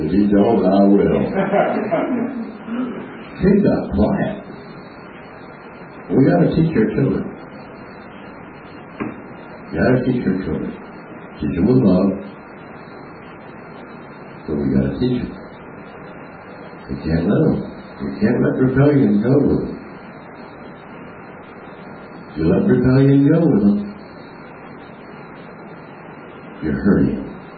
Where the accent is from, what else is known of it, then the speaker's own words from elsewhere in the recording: the South, United States; I grew up in the South, man. I saw a lot of that.